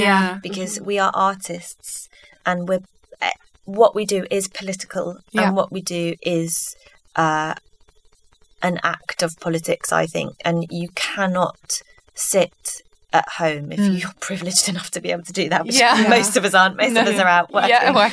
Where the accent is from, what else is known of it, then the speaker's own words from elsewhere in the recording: Basildon, East of England, United Kingdom; born there; I was born in Basildon.